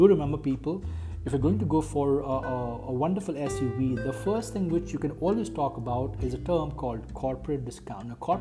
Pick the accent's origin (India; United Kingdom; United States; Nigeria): India; Now, I'm sure we being an Indian, we already have a lot of followers, a lot of festivals, a lot of culture, spiritual stuff in India.